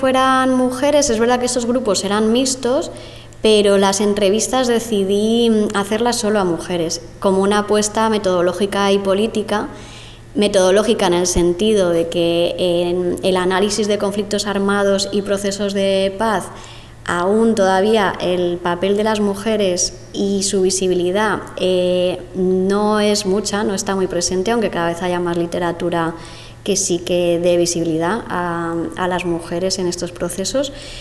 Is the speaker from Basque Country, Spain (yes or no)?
yes; Errenteria, Basque Country, Spain; moved away; Y pese a que Rentería no fue nunca mi pueblo al que volver, porque nos desarraigaron totalmente de ahí